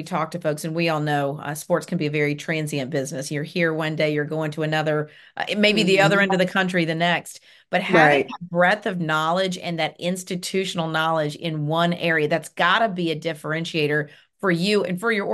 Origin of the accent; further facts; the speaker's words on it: the South, United States; Well, I grew up in the South, and let me tell you, every Saturday we watched the Bass Pro.